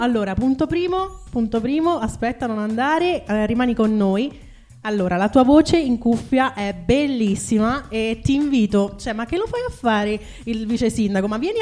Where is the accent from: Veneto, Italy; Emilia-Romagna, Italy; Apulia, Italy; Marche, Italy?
Marche, Italy; Montegallo; perché sono a Montegallo, perché io sono di Montegallo.